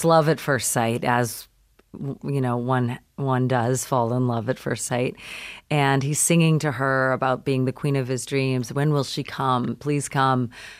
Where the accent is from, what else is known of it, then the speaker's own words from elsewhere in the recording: London, Ontario, Canada; born there; I was born in Canada, in Ontario, London, Ontario, home of Ryan Gosling.